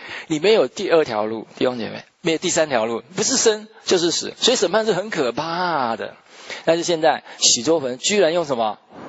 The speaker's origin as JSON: {"language": "Chinese", "country": "China", "said": "我们中国人有一句话叫做什么？"}